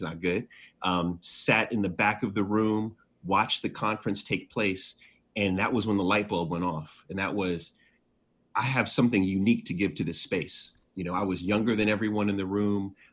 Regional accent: Jamaica; But I'm Jamaican, you know, so I have 10 jobs.

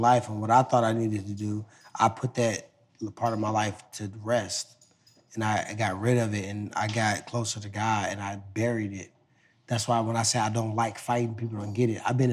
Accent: Ferguson, Missouri, United States; I came from Ferguson. It's all respect. St. Louis is all respect.

